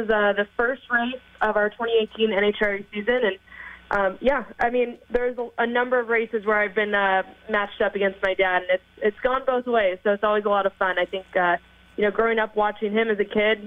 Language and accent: English; Yorba Linda, California, United States; I'm from Yorba Linda, California, so for me, this is like the best time of the year.